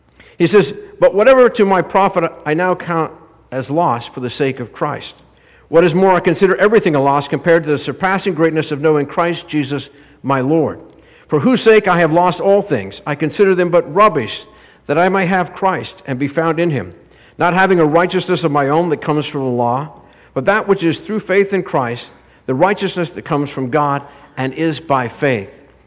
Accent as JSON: {"language": "English", "region": "Pennsylvania", "country": "United States", "tie": "born or raised there", "said": "I grew up in Pennsylvania, and in small town football is a big thing there"}